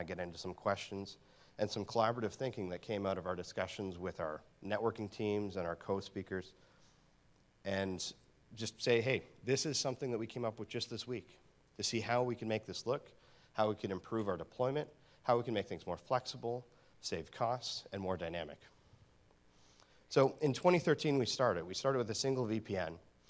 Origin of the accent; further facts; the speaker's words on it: Canada; because, well, I'm Canadian, and that matters too.